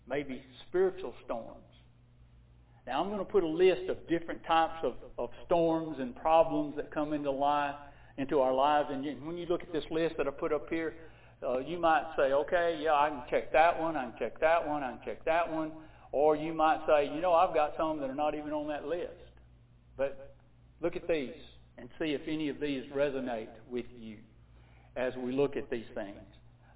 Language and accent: English; Alabama, United States; accent: Alabama English; I hope that you folks will be able to understand me the way I talk since I'm from Alabama.